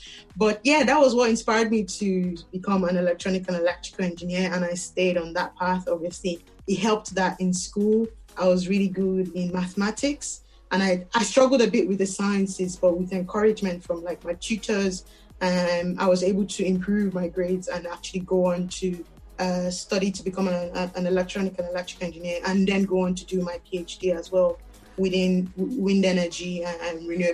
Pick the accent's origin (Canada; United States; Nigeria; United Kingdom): Nigeria; I grew up in Nigeria, so it was the frequent power cuts.